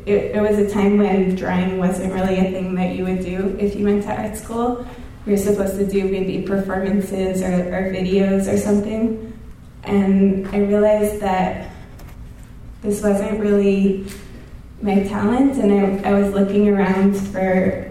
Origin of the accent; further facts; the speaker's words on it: New York, United States; I grew up in Jewish towns outside New York City, and I belonged to these really small Jewish, conservative Jewish communities